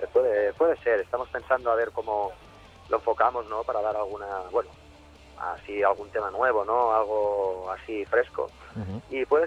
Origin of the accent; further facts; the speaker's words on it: Barcelona, Catalonia, Spain; Y te preguntan dónde eres y dices, no, bueno, en español, ¿sabes? De Barcelona.